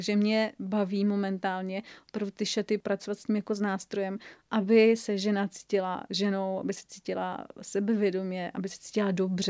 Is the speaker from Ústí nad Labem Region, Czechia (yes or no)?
no; České Budějovice, South Bohemian Region, Czechia; tady žiju celý život v Budějovicích